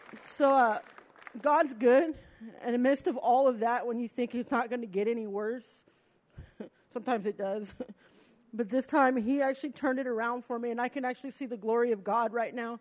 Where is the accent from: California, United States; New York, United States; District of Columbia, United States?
California, United States; Fresno; Hi, church. … I'm 38 years old, and I'm from Fresno, California.